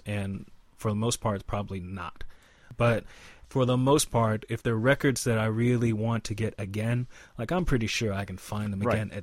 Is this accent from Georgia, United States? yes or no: yes; Atlanta, Georgia, United States; growing up in Atlanta, and, you know, being a kid in Atlanta in the 1970s, 1980s, and having it be exceptionally hot